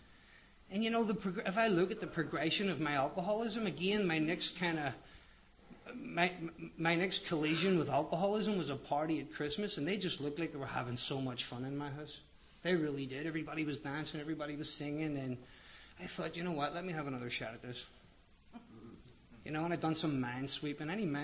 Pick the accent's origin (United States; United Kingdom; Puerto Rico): United Kingdom; Belfast, Northern Ireland; I'm Irish. I like to fight.